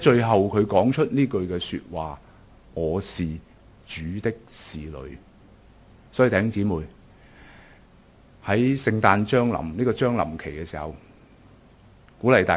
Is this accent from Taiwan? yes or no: no; Hong Kong; 自己作为一个香港人，即使是一个信徒